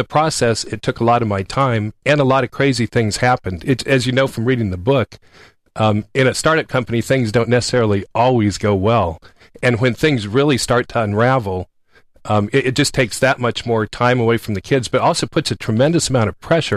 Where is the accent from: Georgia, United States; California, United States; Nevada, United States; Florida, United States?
California, United States; Los Gatos; I grew up in Los Gatos, which is just down the road from Stanford